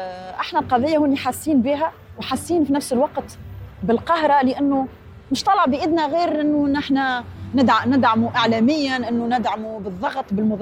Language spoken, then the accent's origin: Arabic; Tunisia; الحقيقة أنا كمرأة تونسية، أنا فخورة برشا أنه أنا تونسية